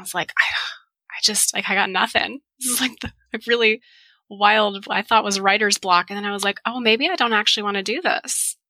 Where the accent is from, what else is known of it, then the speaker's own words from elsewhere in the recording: Tucson, Arizona, United States; So I was born and raised in Tucson.